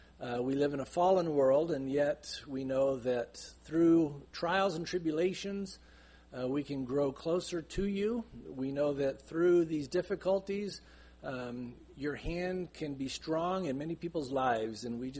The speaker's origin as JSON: {"language": "English", "town": "San Diego", "region": "California", "country": "United States", "said": "especially in Southern California. I'm from San Diego, so you see a lot of immigrants."}